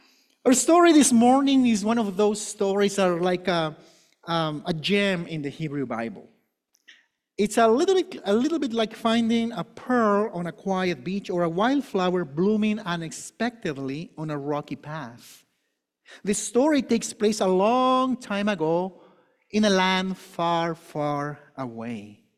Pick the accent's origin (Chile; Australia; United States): Chile; You know, I'm from Chile, so it's like Chilean and Peruvian.